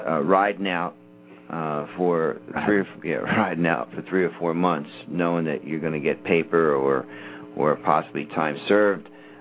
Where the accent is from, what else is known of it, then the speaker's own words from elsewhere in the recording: Ireland; I'm Irish.